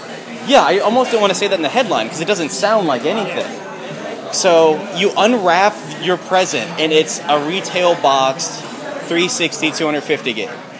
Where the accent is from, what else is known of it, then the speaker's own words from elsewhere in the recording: United States; I'm American and I don't know what any of those accents are.